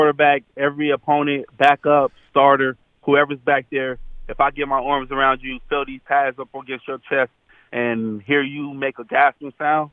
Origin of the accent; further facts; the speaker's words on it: Long Beach, California, United States; Growing up in Long Beach teaches a lot.